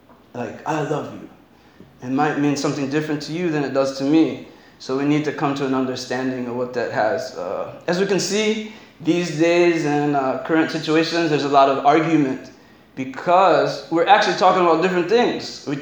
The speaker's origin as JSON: {"language": "English", "country": "United States", "said": "I'm from America."}